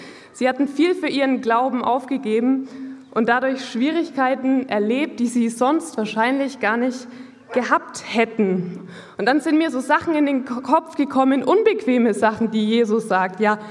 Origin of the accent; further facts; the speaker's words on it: Neuenmarkt, Bavaria, Germany; now in Nuremberg, Germany; Ich komme hier aus der Gegend, aus Neuenmarkt und lebe gerade in Nürnberg mit meinem Mann